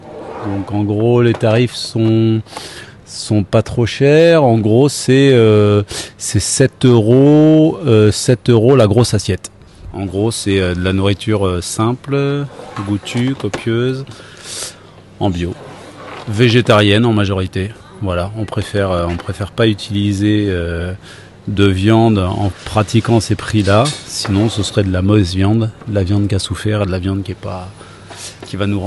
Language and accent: French; Brittany, France; je suis breton, j'habite en Ariège